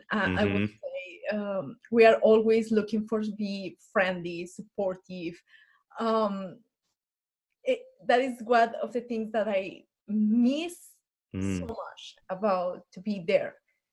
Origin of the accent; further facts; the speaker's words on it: Colombia; English is a second language; now in United States; I am from Colombia, and I came here to USA 5 years ago.